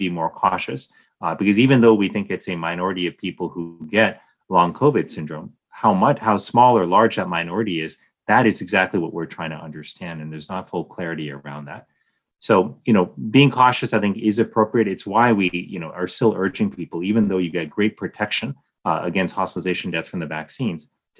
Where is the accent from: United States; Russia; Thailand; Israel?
United States; not just as Surgeon General, but frankly, as an American, is I want my country to be ahead of the game.